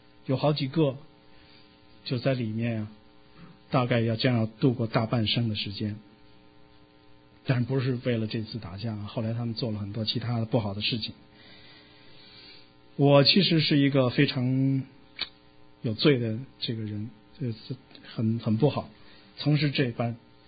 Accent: China; 这就是我们中国人的心态，我们要如果领养一个孩子肯定会首先的考虑的就是说这小孩健康不健康

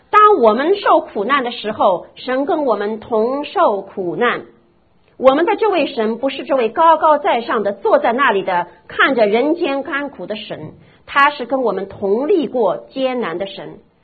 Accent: China; 我们中国人说在什么地方跌倒什么地方爬起来

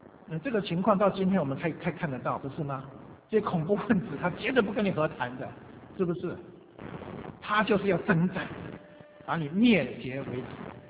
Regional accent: China; 所以我们中国人讲说见人说什么人话，见鬼说鬼话

